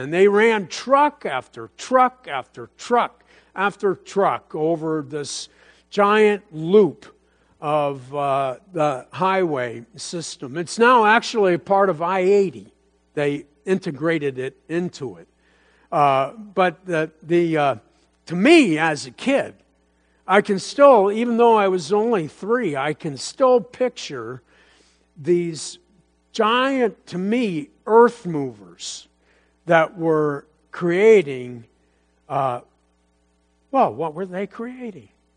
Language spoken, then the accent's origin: English; Bethlehem, United States; also born or lived in Ottawa, Illinois; now I was born in Ottawa, Illinois. So I was like, I'm talking about I was born in Ottawa. And so we moved back to Bethlehem when I was like 3.